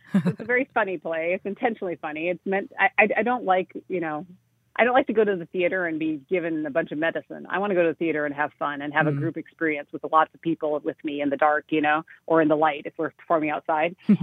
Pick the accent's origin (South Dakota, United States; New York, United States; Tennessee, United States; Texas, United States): South Dakota, United States; that, you know, little Native girl, like, say, maybe myself, growing up in South Dakota, who maybe felt a little isolated from some of the rest of the world.